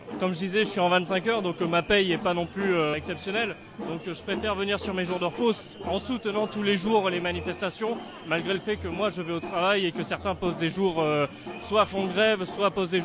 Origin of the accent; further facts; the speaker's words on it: Périgueux, Nouvelle-Aquitaine, France; born there; also born or lived in La Bachellerie; j'ai 27 ans. J'habite à Périgueux, je suis né à Périgueux. J'ai longtemps vécu à la Bachellerie ou vers Pérignac. Puis là maintenant ça fait 6-7 ans que j'habite à Périgueux.